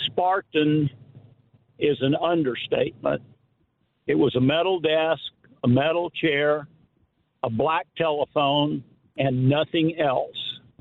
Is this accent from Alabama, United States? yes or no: yes; Alabama, United States; now in South Carolina, United States; I'm a transplant from Alabama. I was at Alabama 66 to 69.